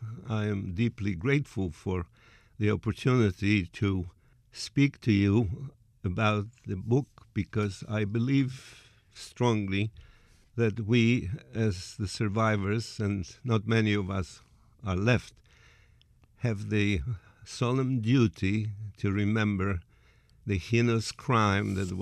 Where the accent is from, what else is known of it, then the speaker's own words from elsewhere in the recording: Przemyśl, Subcarpathian Voivodeship, Poland; also born or lived in Krakow / Warsaw; I was born in Poland, in eastern Poland, in a town by the name of Przemyśl, which is hard to pronounced with P-R-Z-E-M-Y-L, and I lived there only for about 8-9 years, and then we moved to Krakow and Warsaw